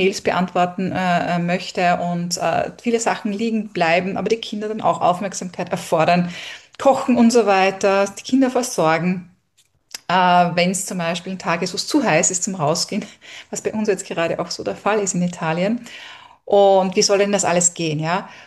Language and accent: German; Austria; wir sind dann in Österreich auch bei meinen Eltern. Ich bin ja aus Österreich.